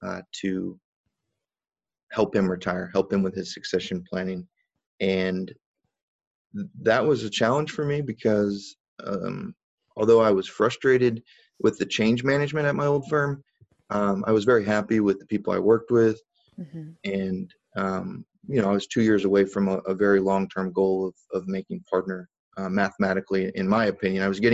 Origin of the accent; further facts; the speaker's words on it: Ozark, Missouri, United States; there was a change that happened in my life and in my hometown, which is Ozark, Missouri, which is very near, Branson, Missouri.